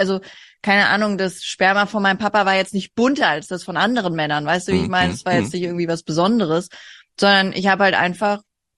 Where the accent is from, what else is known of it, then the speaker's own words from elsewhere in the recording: Hesse, Germany; in dem Dorf, in dem ich aufgewachsen bin, wurden mehr Drogendealer hochgenommen, die nach Frankfurt geliefert haben